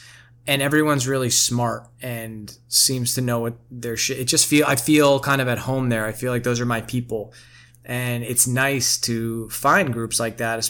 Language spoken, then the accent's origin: English; New York, United States; So basically just saying like, I'm cool, like I'm down to earth and I'm from New York.